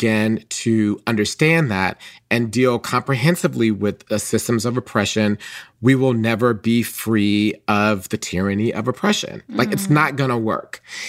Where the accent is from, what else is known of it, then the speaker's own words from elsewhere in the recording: Atlanta, Georgia, United States; I was a trans person growing up in Atlanta in the 1980s, and my mom got Essence magazine.